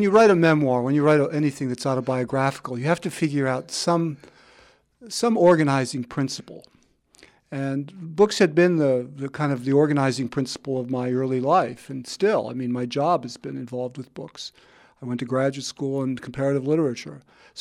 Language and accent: English; Lorain, Ohio, United States; So the growing up in Lorraine was really, when I was a kid, I used to say I couldn't wait to get out of the town.